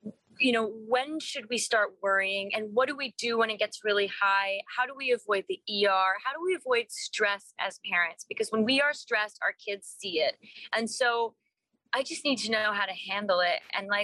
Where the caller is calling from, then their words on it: New York City, New York, United States; I'm calling from New York City, Upper West Side.